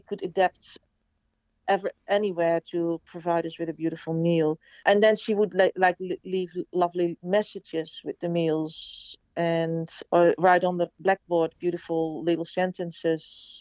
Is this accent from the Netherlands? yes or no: yes; Netherlands; English is a second language; moved away as an adult; now in Australia; And I moved to Australia 25 years ago. Obviously, I've got an accent and I'm from the Netherlands originally.